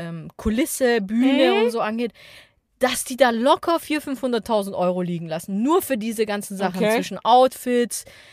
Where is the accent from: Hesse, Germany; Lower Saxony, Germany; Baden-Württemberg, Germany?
Baden-Württemberg, Germany; Da habe ich mir echt gedacht, als Schwabe, so, boah